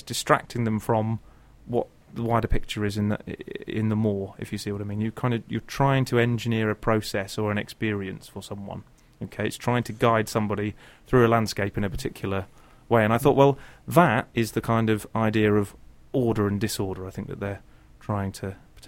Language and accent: English; South West England, United Kingdom; I grew up in Devon, I know Dartmoor fairly well